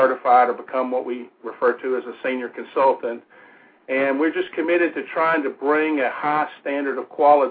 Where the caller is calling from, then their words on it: Birmingham, Alabama, United States; I'm in Birmingham, Alabama. Our offices are in Pelham, which is a little suburb of Birmingham.